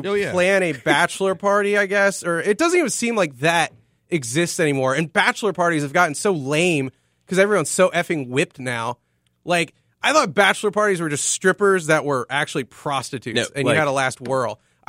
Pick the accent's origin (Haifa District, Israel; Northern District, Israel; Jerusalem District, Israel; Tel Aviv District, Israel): Haifa District, Israel; Haifa; A little town called Haifa.